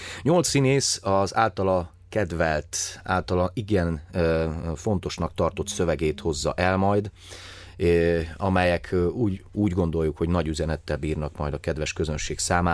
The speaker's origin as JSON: {"language": "Hungarian", "town": "Sâncraiu", "region": "Cluj County", "country": "Romania", "tie": "born or raised there", "said": "kalotaszegi vagyok, Zsobok mellett nevelkedtem Kalotaszentkirályon"}